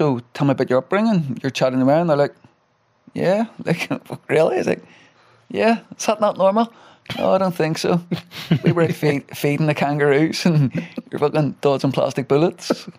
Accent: Belfast, Northern Ireland, United Kingdom; So, I grew up in the New Lodge, part of North Belfast, very close to Tigers Bay, very close to Crumlin Road, Shankill Road.

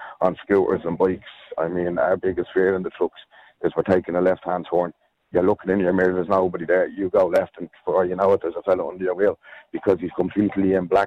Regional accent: Dublin, Leinster, Ireland; I'm from Dublin and we're down the country 14 years now.

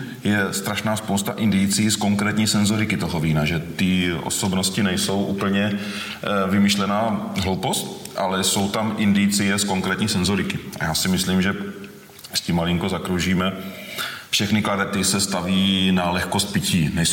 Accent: Vrbice, South Moravian Region, Czechia; My sme z Verbice. Verbice je 7 km odsud od Veľkých Pavlovic.

